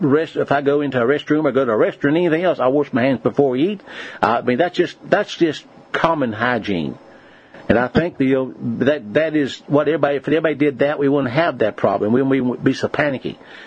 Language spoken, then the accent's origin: English; Monterville, West Virginia, United States; I was born and raised in Monterville, West Virginia. A little coal mining camp. I literally born there, a little three-room, four-room shack. It's still there.